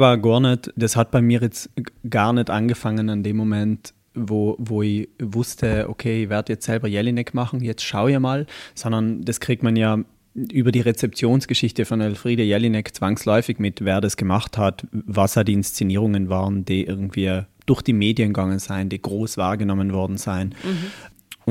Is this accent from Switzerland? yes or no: no; Trentino-Alto Adige, Italy; meine Herkunft als Südtiroler, der auch am Fuße eines Skigebiets aufgewachsen ist